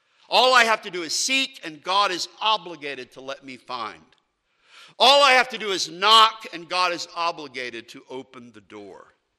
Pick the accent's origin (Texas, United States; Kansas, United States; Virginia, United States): Virginia, United States; And I'm from Virginia. I'm from the American South. And we have a language convention.